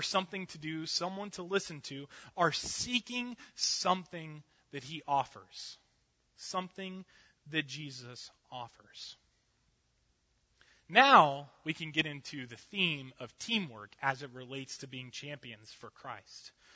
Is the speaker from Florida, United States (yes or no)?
yes; Lake Wales, Florida, United States; in my later years of high school at my hometown in Lake Wales